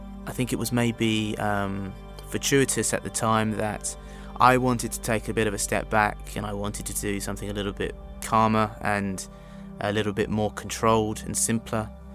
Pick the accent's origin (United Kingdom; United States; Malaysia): United Kingdom; London; I'm a Londoner, kind of born and bred. Grew up in southeast London with my family, mum, dad, and two sisters.